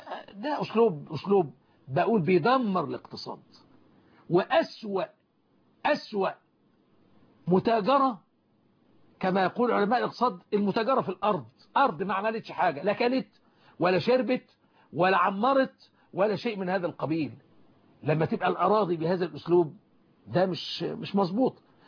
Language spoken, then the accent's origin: Arabic; Egypt; عندنا في مصر